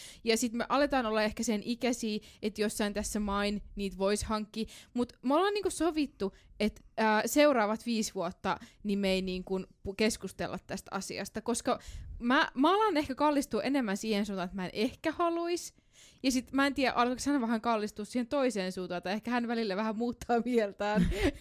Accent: Jyväskylä, Central Finland, Finland; Mäkin olen niinku Jyväskylästä

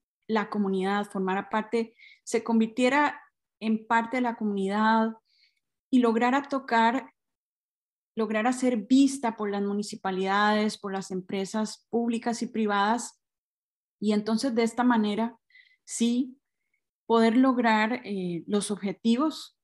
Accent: Alajuela, Costa Rica; soy de Alajuela y tengo varios años trabajando en este proyecto de conservación de las abejas solitarias nativas.

